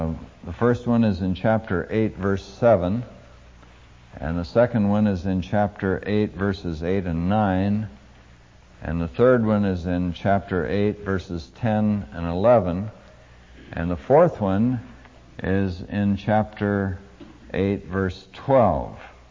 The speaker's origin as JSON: {"language": "English", "region": "Pacific Northwest", "country": "United States", "tie": "born or raised there", "said": "and though I was raised in the Northwest, where as far as I know we don't have any"}